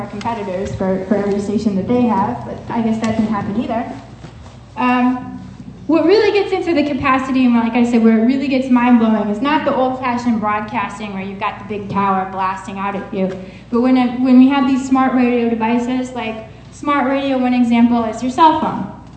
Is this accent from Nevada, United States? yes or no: no; Scranton, Pennsylvania, United States; I mean, I'm from Scranton, and I was shocked.